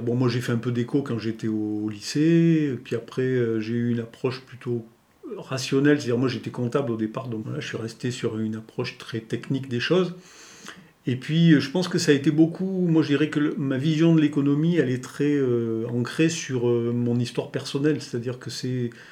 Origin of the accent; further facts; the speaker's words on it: Die, Auvergne-Rhône-Alpes, France; born there; also born or lived in Provence; moi je suis né à